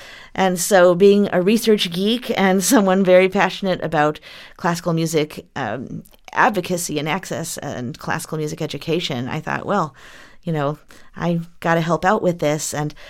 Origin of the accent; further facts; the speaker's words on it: Chicago, Illinois, United States; You know, growing up in Chicago, it's a bit of a bubble.